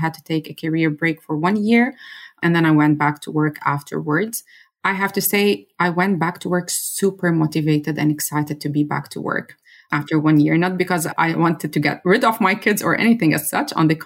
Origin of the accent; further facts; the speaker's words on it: Beirut, Beirut Governorate, Lebanon; moved away as an adult; also born or lived in Dubai, UAE; now in Germany; I'm originally Lebanese, born and raised in Beirut City, but I have been out of my country for the past 13 years, living as an expat in two different countries, for 10 years in the UAE in Dubai, and for 3 years in Germany now.